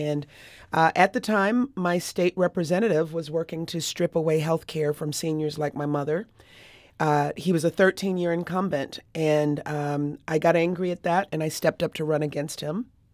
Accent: Chicago, Illinois, United States; Born and raised on the South Side, still live on the South Side.

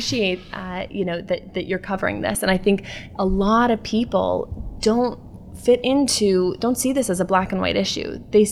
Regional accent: Midwest, United States; For me, I'm one of four daughters. I grew up here in the Midwest. My father's a physician.

